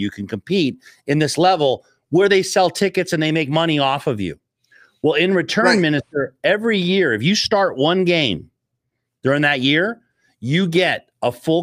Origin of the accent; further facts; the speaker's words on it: Canada; I grew up in Canada. Grew up playing hockey